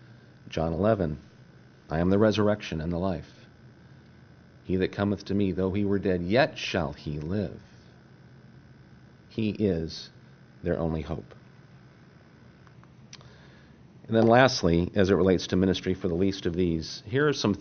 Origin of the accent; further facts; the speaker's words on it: United States; Sometimes, and I'm sorry, as an American, sometimes we think we know it all, and we don't.